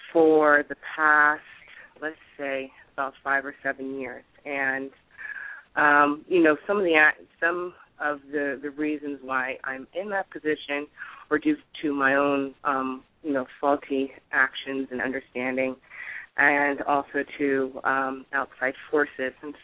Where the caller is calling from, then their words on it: Pennsylvania, United States; I am calling from Pennsylvania.